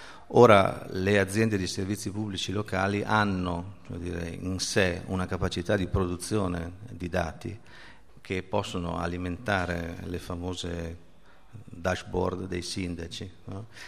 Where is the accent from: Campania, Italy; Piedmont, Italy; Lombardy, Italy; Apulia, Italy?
Lombardy, Italy; Cremona; io penso per esempio a Cremona, vengo da Cremona